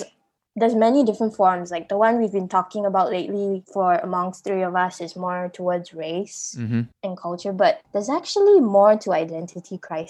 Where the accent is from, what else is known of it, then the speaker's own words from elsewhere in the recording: Malaysia; my dad is Indian, but from Malaysia. So, I don't know, growing up, because I grew up in Malaysia